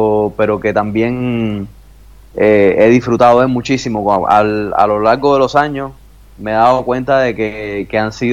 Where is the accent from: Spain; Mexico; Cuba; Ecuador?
Cuba; Santa Clara, Villa Clara; una casa de cultura que hay en Santa Clara, en mi ciudad natal